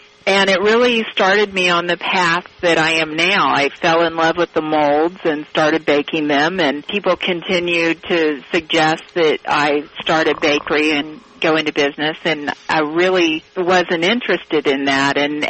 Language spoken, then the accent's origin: English; Lafayette, Indiana, United States; Well, I grew up in Lafayette, which is just about...